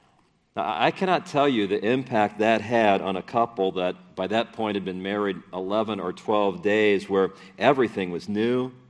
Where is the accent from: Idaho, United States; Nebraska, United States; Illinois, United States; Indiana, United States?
Indiana, United States; Gary; Now, I grew up in Gary.